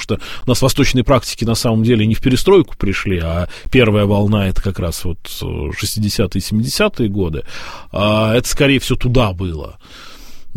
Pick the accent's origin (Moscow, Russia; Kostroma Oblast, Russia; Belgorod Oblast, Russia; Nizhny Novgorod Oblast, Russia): Moscow, Russia; там мы из Москвы